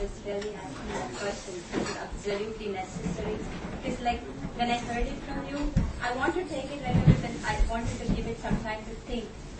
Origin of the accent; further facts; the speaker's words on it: India; Though I was born and raised in India